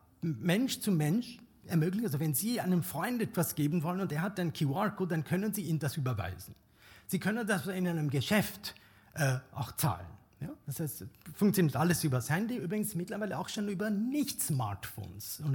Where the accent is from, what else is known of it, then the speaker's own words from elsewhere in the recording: India; also ich komme aus Indien